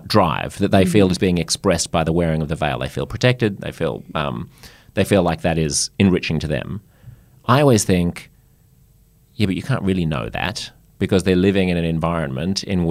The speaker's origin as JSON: {"language": "English", "country": "Australia", "said": "I'm French Australian"}